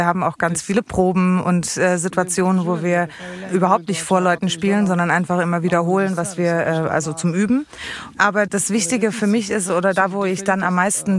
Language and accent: German; Ploiești, Prahova, Romania; also born or lived in Bucharest; now in Sibiu, Romania; Ich komme eigentlich gar nicht aus Hermannstadt, sondern ich komme eigentlich aus Bukarest, bin dort geboren und bin in Ploiești aufgewachsen, das ist ganz in der Nähe von Bukarest, in einem Zentrum dort.